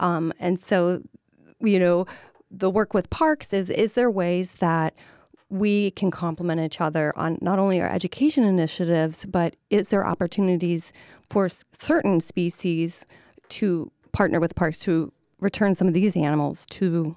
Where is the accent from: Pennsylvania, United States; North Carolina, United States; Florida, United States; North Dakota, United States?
North Dakota, United States; No, I'm from North Dakota.